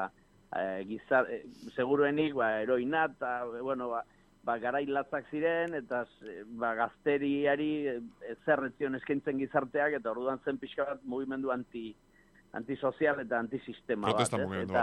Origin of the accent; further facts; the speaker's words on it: Errenteria, Basque Country, Spain; ni aipatu duzuen bezala Errenteriakoa naiz